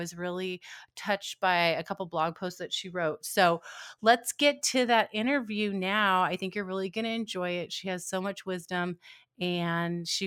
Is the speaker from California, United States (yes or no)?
yes; California, United States; Nicole is from Ohio and I'm from California.